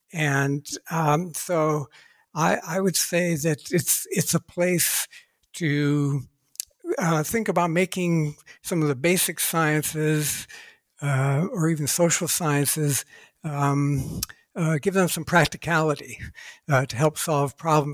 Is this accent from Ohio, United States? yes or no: yes; Ohio, United States; I was born and raised in Ohio, USA. Grew up on a little patch of land between two industrial areas